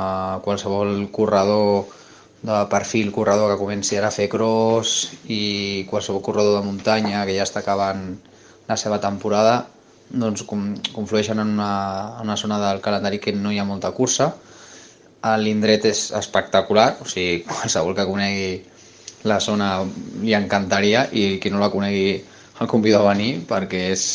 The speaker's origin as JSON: {"language": "Catalan", "town": "Montcada i Reixac", "region": "Catalonia", "country": "Spain", "tie": "born or raised there", "lives_now": "Mataró, Spain", "said": "tinc 35 anys i sóc de Mataró. Tot i que sóc natural de Montcada i Reixac, ara mateix estic vivint feliçment casat i vivint aquí a Mataró, ja porto uns anyets, però bueno, em considero un montcadenc, sóc del Vallès."}